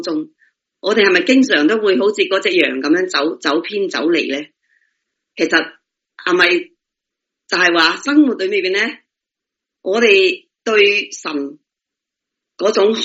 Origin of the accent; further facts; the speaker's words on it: China; 我哋中国人八有九都系拜偶像系咪？